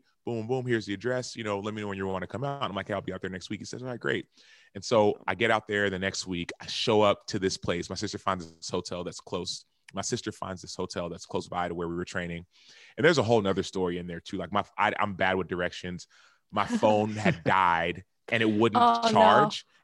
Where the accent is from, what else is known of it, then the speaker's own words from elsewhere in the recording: Texas, United States; Do I fly to Arizona? I'm from Texas.